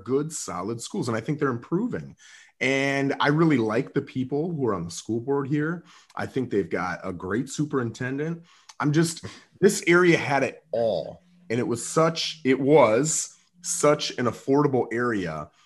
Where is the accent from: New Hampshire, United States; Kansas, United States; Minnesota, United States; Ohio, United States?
Minnesota, United States; So when we sat down, we're from Minnesota, my wife and I both.